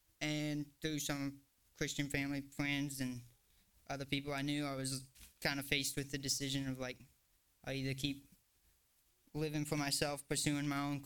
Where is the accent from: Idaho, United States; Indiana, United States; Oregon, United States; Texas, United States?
Texas, United States; Brenham; I'm from Brenham, Texas, originally, like an hour outside of Houston.